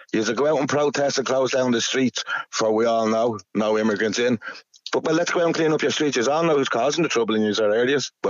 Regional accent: Blanchardstown, County Dublin, Ireland; I'm from Blanchardstown originally back in the 70s

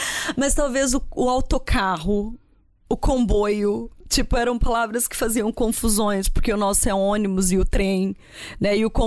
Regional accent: Brazil; now in Portugal; É a minha casa, eu sou brasileira, tipo, eu me sinto como brasileira.

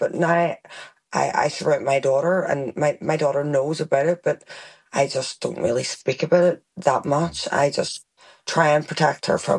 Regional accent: Belfast, Northern Ireland, United Kingdom; There is a lot of good people in the New Lodge area. Like I came from the Lodge, so I know I'm a good person, and yeah.

